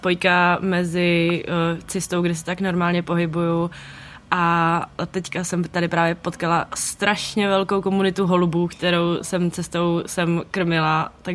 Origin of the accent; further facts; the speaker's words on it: Prague, Czechia; Aténa i já jsem z Prahy, jsme pražská jednotka, čistokrevná Praha